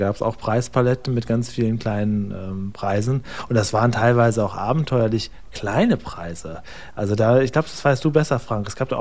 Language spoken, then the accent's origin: German; Northern Germany, Germany; wir kommen aus Norddeutschland